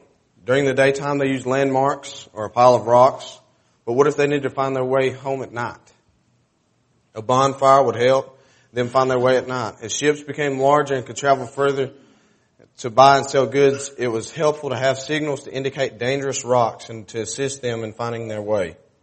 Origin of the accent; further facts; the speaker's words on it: Elkmont, Alabama, United States; I've never been high tech. I mean, I'm from Elkmont.